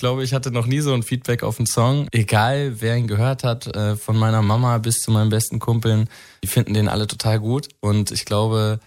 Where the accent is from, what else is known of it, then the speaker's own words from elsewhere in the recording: Northern Germany, Germany; Ich bin Norddeutscher, aber ich zähle mich kurz mal mit dazu.